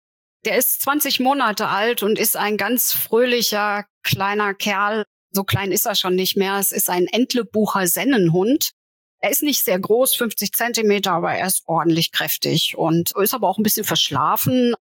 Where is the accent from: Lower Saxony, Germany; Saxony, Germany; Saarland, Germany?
Saarland, Germany; Vielleicht auch, weil ich als Saarländerin sehr nah an Frankreich war